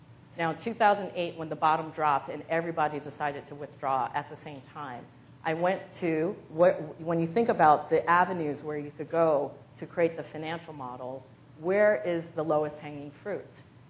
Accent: New York, United States; I'm a New Yorker who got to take this picture lying between the buildings.

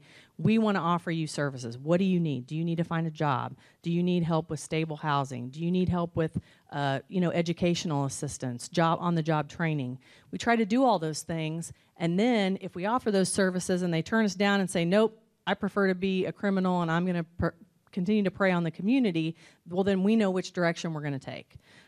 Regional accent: St. Joseph, Missouri, United States; moved away as an adult; now in Columbia, United States; I'm originally from St. Joseph, Missouri, so I came here to go to MU, and I ended up graduating from Columbia College

